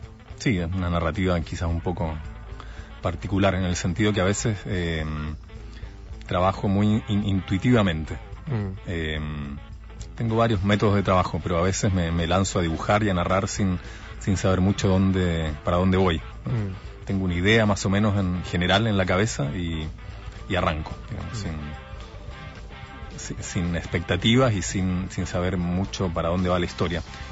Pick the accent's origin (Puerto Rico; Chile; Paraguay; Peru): Chile; also born or lived in Buenos Aires, Argentina; now in Argentina; yo nací acá en Buenos Aires, de mis padres chilenos, digamos, trabajaron en esa época acá. El año 77 volvieron a Chile con nosotros, con sus 3 hijos.